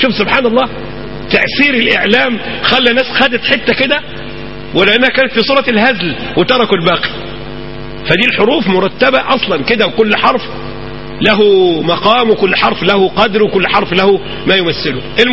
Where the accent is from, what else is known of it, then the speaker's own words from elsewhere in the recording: Cairo, Cairo Governorate, Egypt; عندنا في القاهرة في العتبة شارع محمد ذيك الألفي